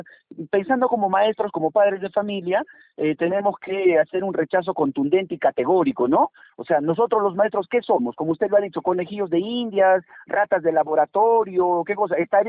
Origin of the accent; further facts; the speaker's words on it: Peru; como ciudadanos peruanos debemos rechazar que el Perú sea un laboratorio